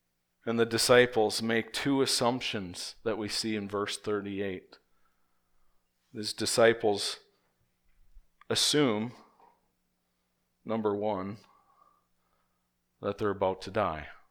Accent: Minnesota, United States; Now I'm from Minnesota, so Red Lake and Mille Lacs Lake, they're really big lakes.

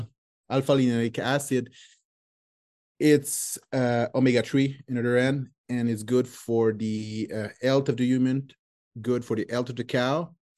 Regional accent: France; accent: French; English is a second language; Sorry for my English. It's my beautiful French accent.

